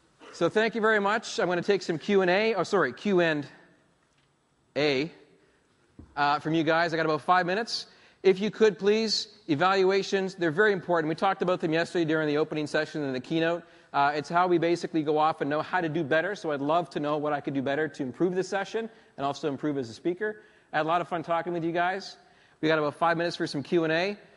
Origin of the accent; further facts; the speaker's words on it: Canada; now in Australia; but I came a long way from Canada to come down and talk to you guys.